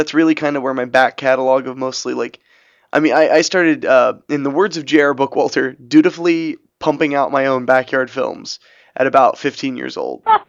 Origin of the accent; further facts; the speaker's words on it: Dayton, Ohio, United States; Well, I'm from Dayton, Ohio, and that's where I'm currently residing.